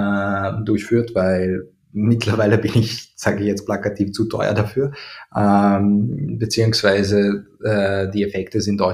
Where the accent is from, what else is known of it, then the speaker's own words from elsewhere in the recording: Croatia; ich komme aus Kroatien, also wenn du direkt am Meer wohnst, dann hast du Salz und Luftfeuchtigkeit und den Wind